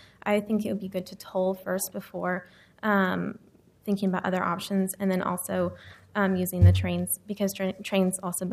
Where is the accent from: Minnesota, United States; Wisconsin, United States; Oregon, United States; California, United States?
Oregon, United States; And personally, I'm from Southern Oregon, and that's the timber capital of the world.